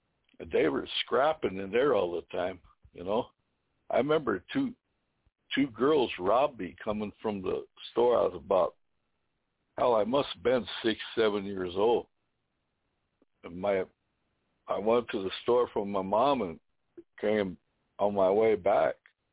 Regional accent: Rosebud, South Dakota, United States; But I'm a Lakota. I'm a native of this country, and I know the history of what they did to us. I was born right in Rosebud, the hospital there. We used to live right in the bottom.

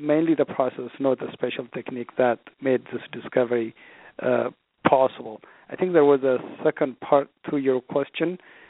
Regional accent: Ethiopia; English is a second language; as a kid growing up in Ethiopia, as you can imagine, by and large, you have to persevere.

